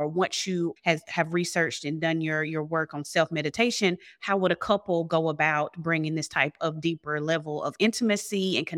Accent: the South, United States; I am from the South and we do not discuss sexual energy at all.

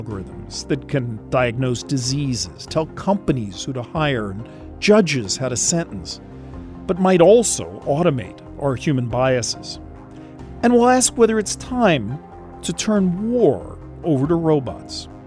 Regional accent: New York City, New York, United States; I grew up in New York City, a product of the public schools, where I fell in love with math.

